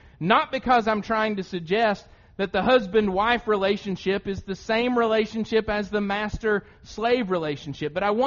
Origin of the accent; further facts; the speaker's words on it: Loudon, Tennessee, United States; When I grew up in Loudoun, Tennessee, we never locked anything and the keys stayed right there in the ignition